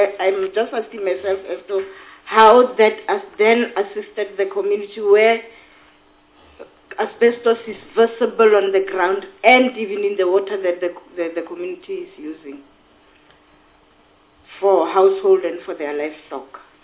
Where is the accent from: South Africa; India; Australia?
South Africa; Northern Cape; I am from the Northern Cape.